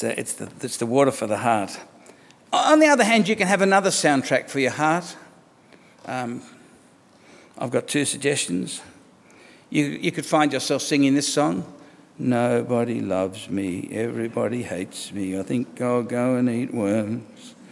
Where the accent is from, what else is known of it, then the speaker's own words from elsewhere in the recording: Australia; I'm an Australian who happens to be a Christian, whereas it's got to be the other way around. I'm a Christian who happens to be Australian.